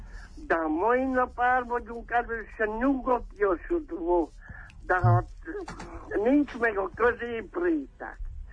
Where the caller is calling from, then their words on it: Miercurea Ciuc, Harghita, Romania; Csíkszeredából.